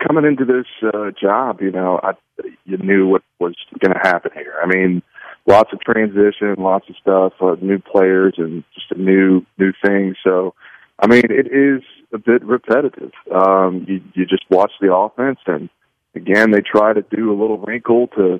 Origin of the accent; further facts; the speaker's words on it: Clear Lake, Texas, United States; And, you know, I grew up here in Clear Lake.